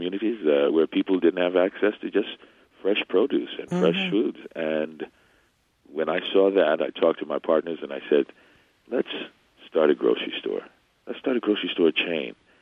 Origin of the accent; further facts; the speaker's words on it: New Orleans, Louisiana, United States; Well, you know, I'm from New Orleans, born and raised, and, you know, when Katrina happened, my neighborhood was in some of the deepest part of the flooding, Pontchartrain Park